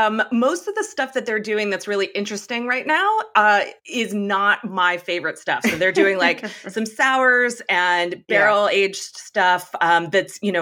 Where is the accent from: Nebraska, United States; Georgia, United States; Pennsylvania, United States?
Pennsylvania, United States; Harrisburg; now in Lititz, United States; I am from central Pennsylvania, the capital city of Harrisburg, and I'm currently in Lititz, which is in Lancaster County, and that is Amish country.